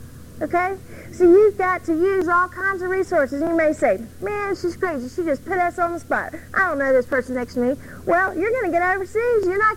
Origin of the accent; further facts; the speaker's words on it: the South, United States; at least where I'm from. We're from the South.